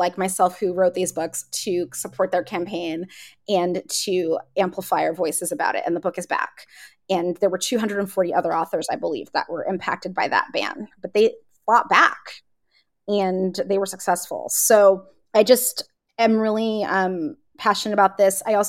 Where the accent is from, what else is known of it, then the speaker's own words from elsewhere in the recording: Saudi Arabia; I grew up in Saudi Arabia as an expat.